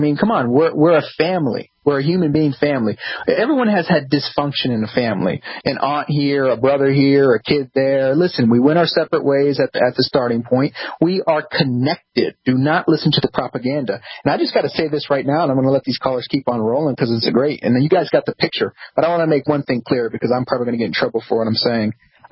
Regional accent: Morocco; I'm from the Kingdom of Morocco.

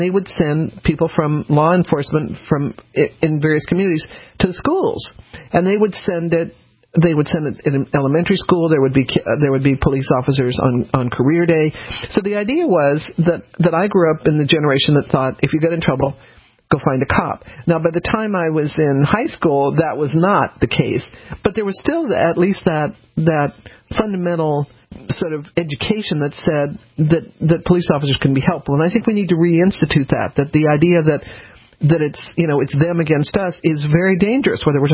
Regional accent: United States; I'm the last person in the world to be against protesting. I'm an American.

